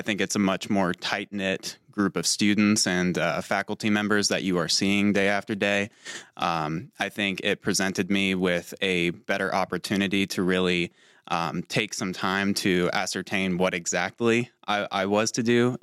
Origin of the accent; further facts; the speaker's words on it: Georgia, United States; But growing up in Georgia, in rural Georgia, I always took Jimmy Carter as an inspiration for me